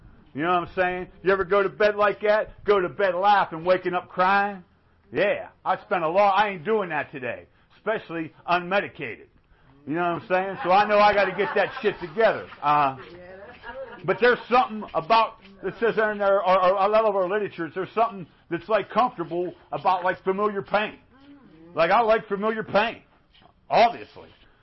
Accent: Scottsdale, Arizona, United States; So that's where I grew up in Scottsdale

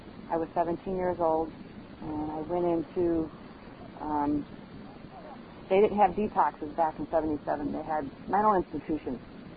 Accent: Chicago, Illinois, United States; I got some skills that I didn't have growing up in Chicago.

